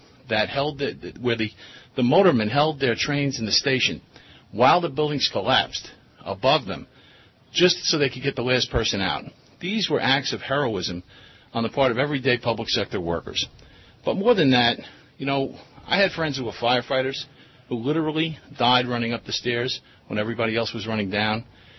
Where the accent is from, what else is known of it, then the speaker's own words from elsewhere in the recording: New York, United States; But 10 years ago, I'm from New York, and 10 years ago on September 11th, we really found out what the value of a public worker was.